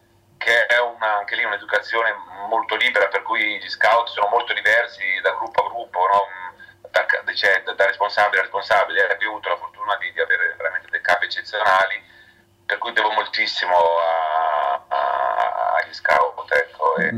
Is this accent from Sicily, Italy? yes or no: no; Lombardy, Italy; famiglia, diciamo, normale, così, della provincia di Varese, di un paesino, ho fatto la scuola elementare nel mio paese, andavo a piedi a scuola